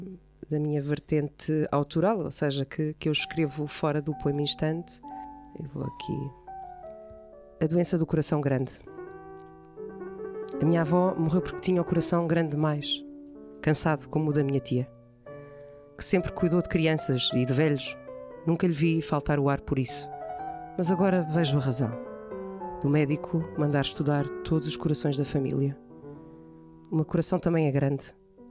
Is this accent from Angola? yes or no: no; Setúbal, Portugal; Eu nasci em Setúbal há exatamente 40 anos.